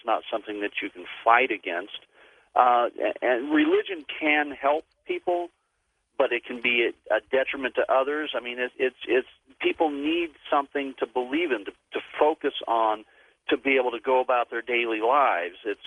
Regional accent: Oklahoma, United States; born there; I mean, I was born back in Oklahoma, so my relatives are back in the Bible Belt

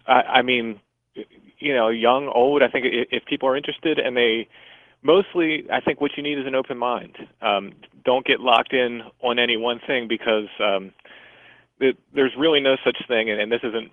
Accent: Maryland, United States; I grew up in Maryland, so I think next I'm going to hit Maryland.

